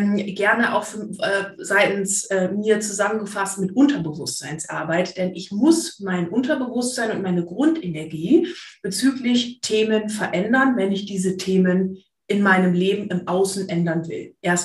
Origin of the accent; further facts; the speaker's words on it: Lower Saxony, Germany; Ich bin aus Fräs. Ich komme von Friesland, von der Nordseeküste. Aber muss tatsächlich sagen, meine Heimat habe ich eher hier im Süden gefunden.